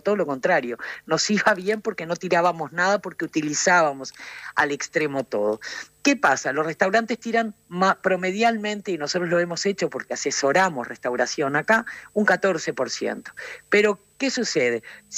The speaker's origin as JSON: {"language": "Spanish", "region": "Montevideo", "country": "Uruguay", "tie": "born there", "also_born_or_lived": "Río Negro, Argentina", "said": "Nací en Montevideo, pero bueno, tuve el gusto de... Amo Argentina, porque tuve el gusto de vivir en Río Negro, en la provincia. Y mis dos hijos son argentinos."}